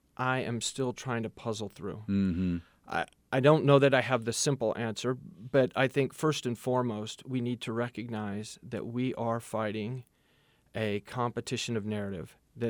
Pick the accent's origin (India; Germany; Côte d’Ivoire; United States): United States; Well, I'm an American enough to be optimistic